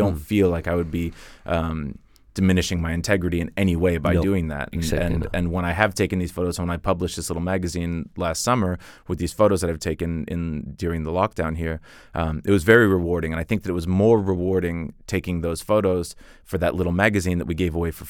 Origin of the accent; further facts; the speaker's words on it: Washington, United States; now in Denmark; I'm from Washington State, which kind of looks a lot like Norway with this insane, you know, elevation gains